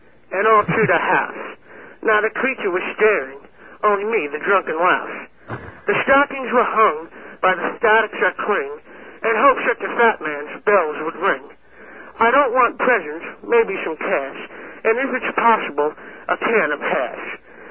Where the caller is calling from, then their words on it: Islip, New York, United States; Yes, I'm calling from Islip.